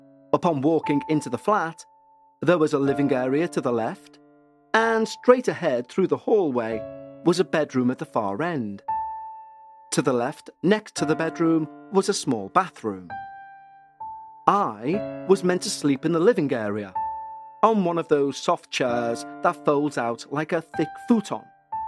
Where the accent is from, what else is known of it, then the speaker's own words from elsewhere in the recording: East Coast, United States; I'm from the East Coast of the US, but I went to college in the Midwest, several hundred miles away from home.